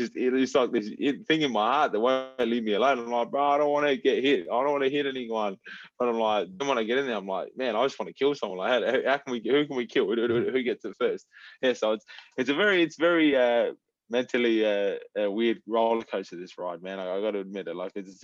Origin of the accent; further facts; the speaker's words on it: Adelaide, South Australia, Australia; I'm a kid from Adelaide, man.